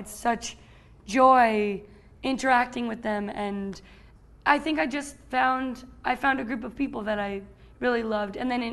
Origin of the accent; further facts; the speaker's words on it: Long Island, New York, United States; from Long Island.